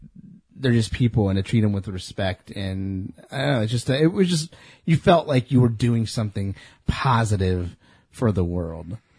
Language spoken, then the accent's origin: English; California, United States; I'm from California.